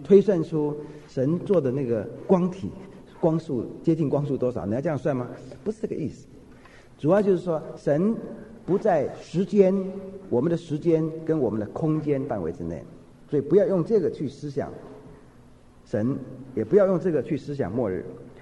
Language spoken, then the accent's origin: Chinese; China; 好像我们中国人做事也是说，如果看到老朋友很久不见了，哎呀，一日不见如隔三秋